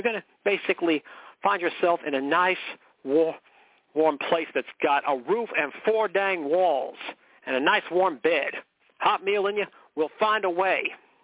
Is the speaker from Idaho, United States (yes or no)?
no; McKinleyville, California, United States; Ah, McKinleyville, where horses have the right of way. I've told you about my hometown, haven't I?